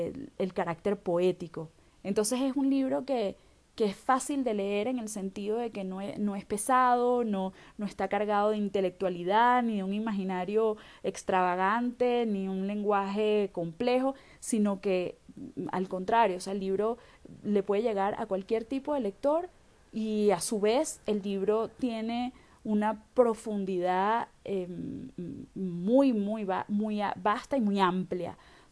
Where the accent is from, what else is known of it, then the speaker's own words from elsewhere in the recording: Venezuela; sentía que el libro contaba la historia de mi pueblo, de mi país